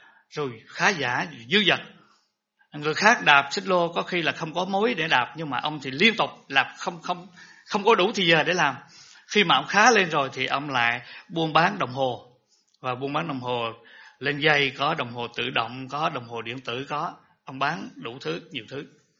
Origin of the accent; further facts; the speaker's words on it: Quang Ngai, Vietnam; also born or lived in Nha Trang / Pleiku / Lâm Đồng; Quê của tôi là Quảng Ngãi, rồi tôi học thạo Học viện Nha Trang, rồi sau 75 thì lên Pleiku Hầu Vị Chúa, rồi sau khi ở Pleiku 4 năm rồi qua bên Lâm Đồng 24 năm